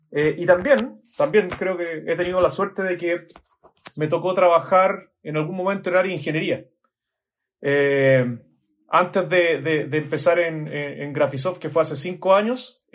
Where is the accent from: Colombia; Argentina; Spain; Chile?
Chile; soy arquitecto. Por el acento seguramente notan que soy de Chile.